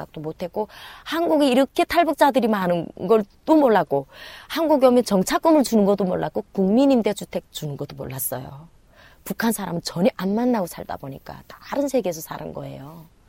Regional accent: China; 내가 조선족인데 너무 잘 살고 너무 잘 되니까 이상한 거는 모해를 했다

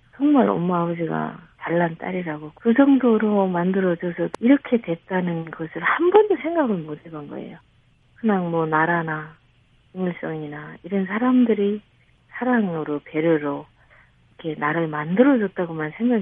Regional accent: North Korea; now in South Korea; 내가 북한 사람이라는 그거 자체를 내가 이렇게 그냥 울타리를 치고 살았던 것 같아요.

